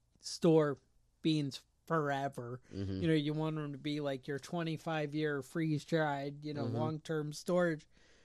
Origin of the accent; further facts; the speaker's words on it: Canada; I grew up in Canada a little bit as a kid.